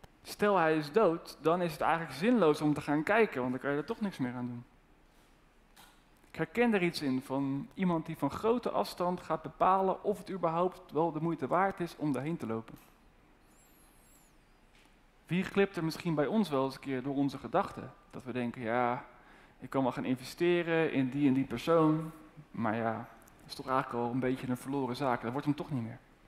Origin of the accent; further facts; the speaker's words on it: Overijssel, Netherlands; in het Overijsselse dorp waar ik opgroeide en waar iedereen blank was, en mijn hele klas ook, de hele school ook